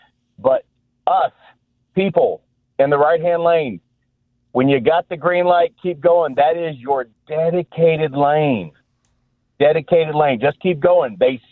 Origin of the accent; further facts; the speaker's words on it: Kansas City, Kansas, United States; Hey, you know, it's I'm from Kansas City, Kansas originally, so that's what I've called it. And I've been out there for since 1987.